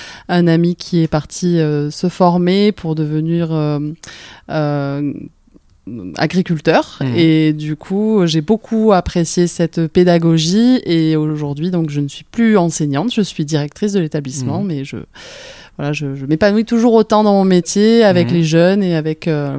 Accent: Cavillargues, Occitanie, France; je suis originaire du Gard, d'un petit village qui s'appelle Cavillargues

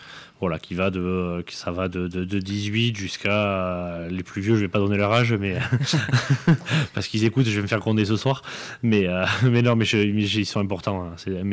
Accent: Narrosse, Nouvelle-Aquitaine, France; now in Dax, France; donc je suis donc natif de Naros, maintenant j'habite à Dax, j'ai 35 ans

